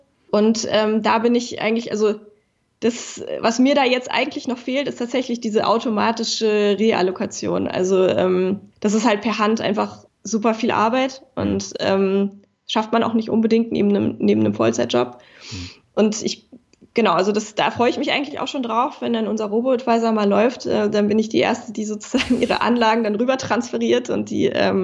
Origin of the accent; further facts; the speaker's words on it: Berlin, Germany; Hauptstadt, ja, Berlin ist meine Heimat. Ich komme aus Berlin, ich liebe Berlin und es ist auch kein Zufall, dass wir jetzt hier gegründet haben.